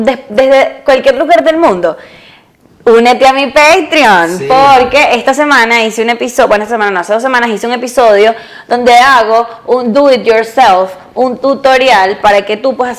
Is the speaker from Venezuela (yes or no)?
yes; Venezuela; Porque soy de Venezuela.